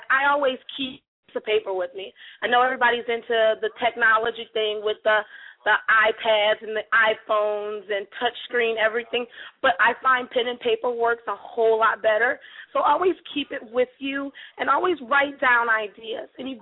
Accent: Joliet, Illinois, United States; now in Georgia, United States; I'm originally from Illinois, Joliet, Illinois, to be exact.

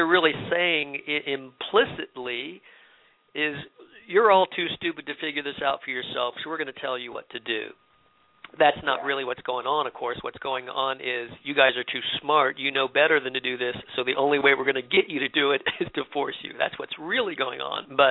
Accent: Tampa, Florida, United States; And I grew up in Tampa. Tell Tampa hello for me. I haven't been there for too long

